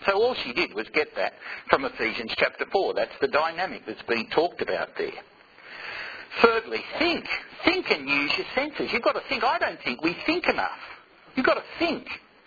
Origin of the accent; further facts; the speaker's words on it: Australia; I was saying how I grew up in Australia in the 1950s.